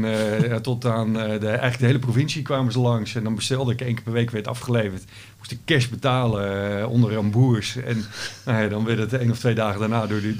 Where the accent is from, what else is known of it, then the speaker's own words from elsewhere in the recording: Aduard, Groningen, Netherlands; Ik ben opgegroeid in Aduard. Dat is een klein dorpje in Groningen.